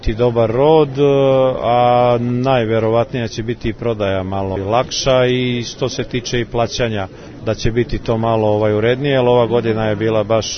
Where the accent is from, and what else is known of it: Serbia